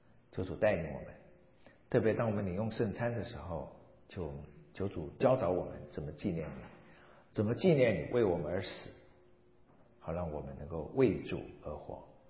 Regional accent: China; 所以我们对于死亡的事情通常我们中国人是避而不谈的

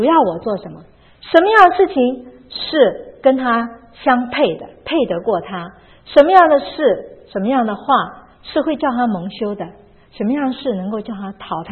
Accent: China; 这个我们中国人可能就比较了解这种观念，在东方的国家这种羞耻心 是比较有这种羞耻的观念

